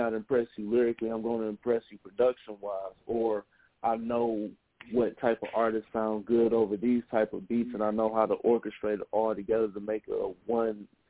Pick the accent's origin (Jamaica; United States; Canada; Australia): United States; Detroit, Michigan; Detroit. I'm from Detroit, Michigan.